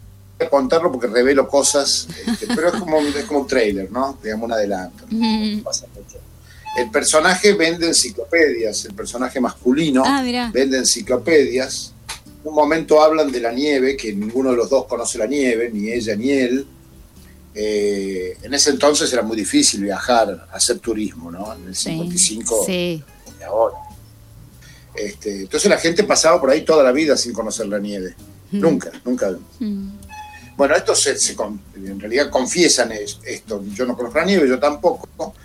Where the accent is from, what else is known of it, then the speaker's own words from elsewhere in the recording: La Francia, Córdoba, Argentina; La Francia queda a unos kilómetros de San Francisco, que es una ciudad cordobesa que está en el límite con Santa Fe. Es en Córdoba. Yo soy cordobés.